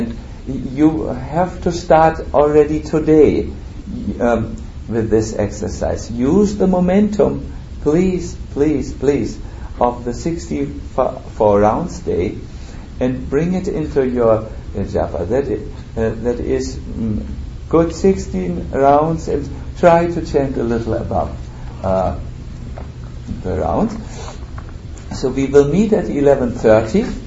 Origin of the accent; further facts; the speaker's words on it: Germany; English is a second language; I'm coming from Germany